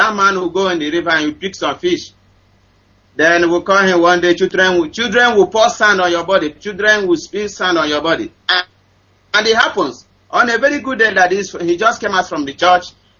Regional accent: Okigwe, Imo, Nigeria; I think he's from Okigwe also, I'm from Okigwe.

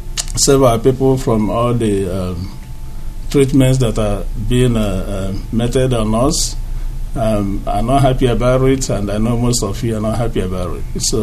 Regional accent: Anambra, Nigeria; I'm from Agota local government in Anambra State.

